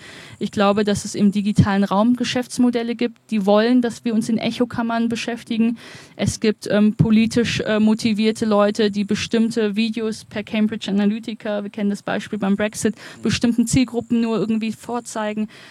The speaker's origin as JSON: {"language": "German", "town": "Wuppertal", "region": "North Rhine-Westphalia", "country": "Germany", "tie": "born or raised there", "said": "in meiner Heimatstadt Wuppertal, die ja so eine Stadt von Vorindustrialisierung und jetzt eher Abgesang ist, dass es dort wahnsinnig viel Verschiedenheit gibt."}